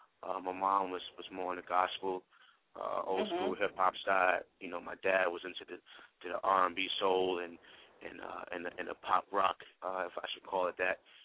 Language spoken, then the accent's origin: English; Bronx, New York, United States; You know, I'm born and raised in Bronx, New York, you know, definitely representing NYC